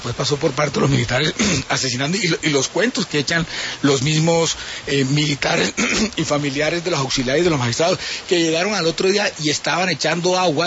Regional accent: Colombia; como colombiano, que en esa época estaba adolescente

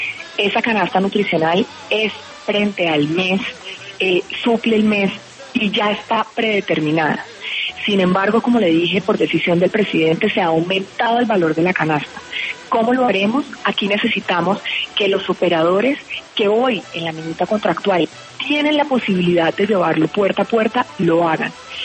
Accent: Cali, Valle del Cauca, Colombia; now in Bogotá, Colombia; yo soy caleña, vivo en Bogotá y no tengo red de apoyo.

